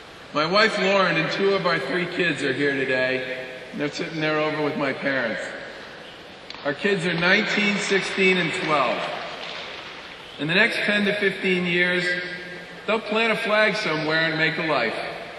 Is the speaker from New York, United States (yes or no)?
no; Needham, Massachusetts, United States; I'm a Massachusetts kid. I'm 53 years old. And I've lived here for 48 of those 53 years. I grew up in Needham and went to the school there.